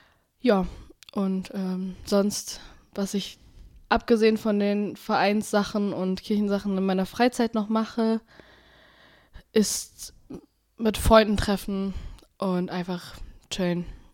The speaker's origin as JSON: {"language": "German", "town": "Löningen", "region": "Lower Saxony", "country": "Germany", "said": "ich komme aus Löningen, ich bin 20 Jahre alt"}